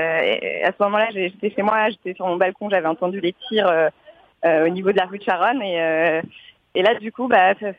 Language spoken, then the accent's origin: French; Paris, Île-de-France, France; sachant qu'on vient de Paris, qu'on a déjà vécu les attentats à Paris